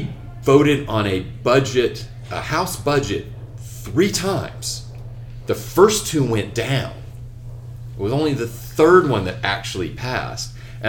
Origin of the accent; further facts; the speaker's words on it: Carolina, United States; I'm from Carolina.